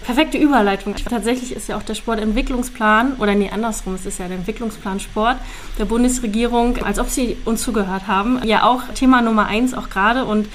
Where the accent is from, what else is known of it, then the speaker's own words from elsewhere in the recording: Wismar, Mecklenburg-Vorpommern, Germany; bei mir zum Beispiel in meiner Heimatstadt Wismar war es auch so